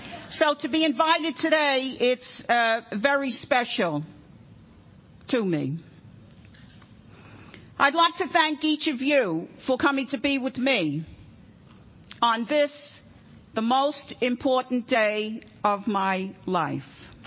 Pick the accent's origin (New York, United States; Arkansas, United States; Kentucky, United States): New York, United States; Bronx; I come from a place called the Bronx. The Bronx is famous for the fact that the people born and brought up in the Bronx are the only people in the world who can say, I don't have an accent.